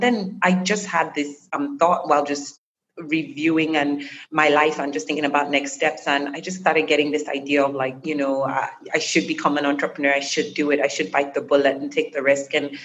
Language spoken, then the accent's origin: English; Nigeria; from Nigeria.